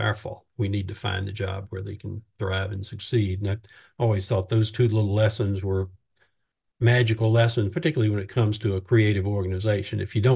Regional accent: the South, United States; the thought process in that was I'm from the South.

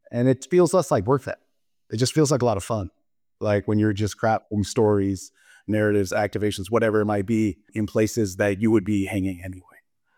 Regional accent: Pacific Northwest, United States; now in Bay Area, United States; technically I'm the Bay Area transplant, but I grew up nomadically in the Northwest. I'm bounced around a lot when I was a kid.

